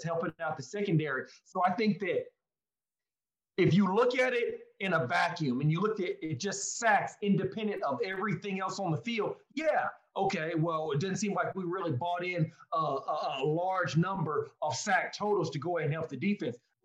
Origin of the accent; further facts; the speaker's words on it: Austin, Texas, United States; For one, Dennis, I'm from Austin.